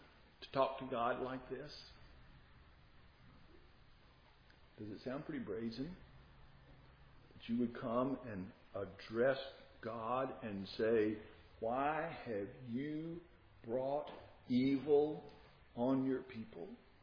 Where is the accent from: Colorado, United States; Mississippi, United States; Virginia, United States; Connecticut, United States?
Mississippi, United States; Moss Point; I can remember when I was growing up in Moss Point, we had no Mississippi television stations down there.